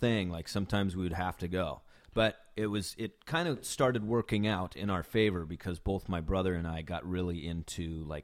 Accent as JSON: {"language": "English", "region": "Washington", "country": "United States", "tie": "born or raised there", "said": "I grew up over on the Kitsap Peninsula."}